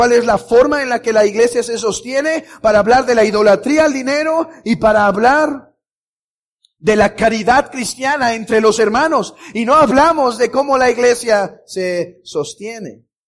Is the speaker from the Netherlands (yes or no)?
no; Mexico; Y hermanos, creo que como mexicanos, este tema nos espanta.